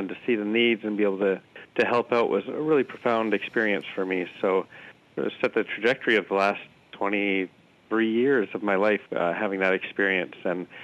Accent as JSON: {"language": "English", "region": "Florida", "country": "United States", "tie": "born or raised there", "said": "Yes, yeah, so I grew up in Florida, just down a little south from where you are"}